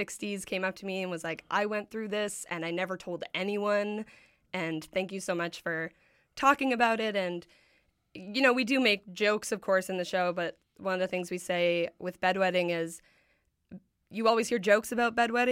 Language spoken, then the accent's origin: English; Ottawa, Ontario, Canada; now in Toronto, Canada; I'm originally from Ottawa, Ontario